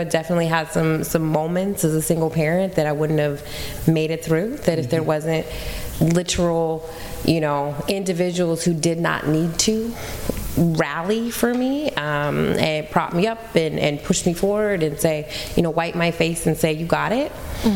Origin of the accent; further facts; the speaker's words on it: Portland, Oregon, United States; I'm from Portland in the 90s. That was, like, the motto, you know?